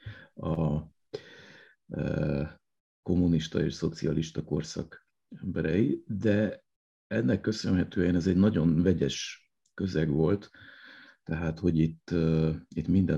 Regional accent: Budapest, Hungary; ahol most ülök és beszélgetek, az nagyjából ugyanaz a helyszín, ahol felnőttem. Tehát Budapest, annak is a budai része, a vár és a hegyek között, úgy hívják, hogy Krisztina város, annak is egy csücske, a városmajor.

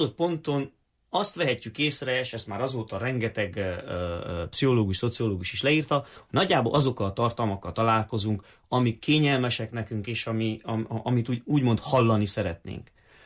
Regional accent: Siklód, Harghita, Romania; gyerekkoromban Siklódon nagyanyámnak a rádiójában végül is a Marosvásárhelyi Rádió szólt.

